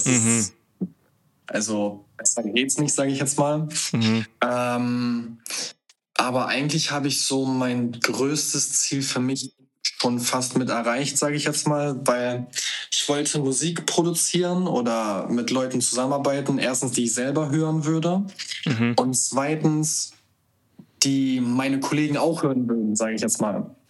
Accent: Northern Germany, Germany; Ich komme oben aus dem Norden

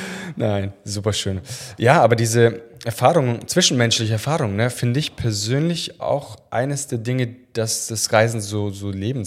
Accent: Italy; als Italiener

